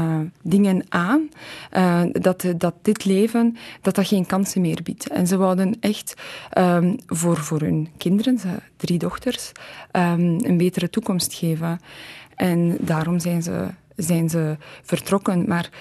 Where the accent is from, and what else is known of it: Poland